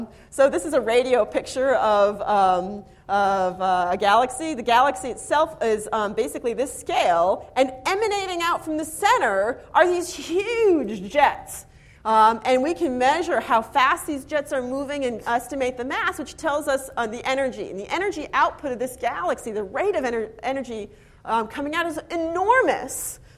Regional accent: Los Angeles, California, United States; I'm from Los Angeles. I understand this extremely well, because it turns out dust is just like smog.

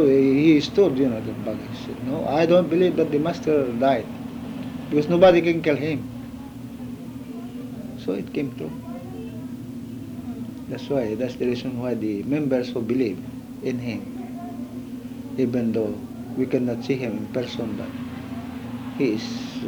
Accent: Philippines; Because we are only Filipino strike at the time, no other nationalities.

